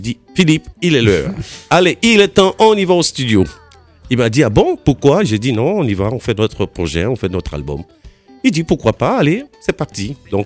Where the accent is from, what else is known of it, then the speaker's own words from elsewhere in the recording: Cotonou, Littoral, Benin; also born or lived in Côte d'Ivoire; J'ai aimé depuis que j'étais au Bénin, parce que je suis né en Côte d'Ivoire, mais quand j'étais à Cotonou, j'aimais jouer sur les tambours.